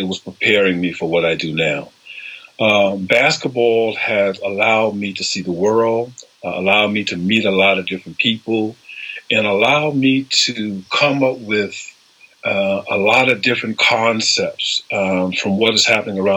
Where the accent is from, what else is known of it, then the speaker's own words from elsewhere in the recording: South Carolina, United States; now in United Kingdom; Yeah, I'm from South Carolina.